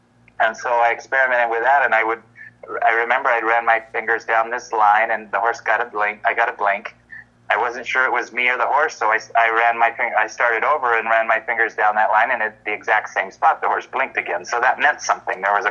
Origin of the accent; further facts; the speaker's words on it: California, United States; also born or lived in Iowa; I'm from California, but my wife and I were living in Iowa